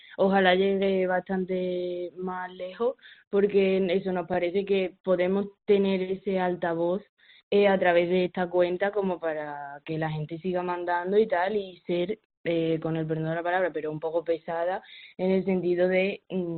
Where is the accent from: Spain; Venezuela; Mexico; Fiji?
Spain; Mérida, Extremadura; now in Madrid, Spain; yo soy de Mérida y nada, estamos las dos estudiando en una escuela de creatividad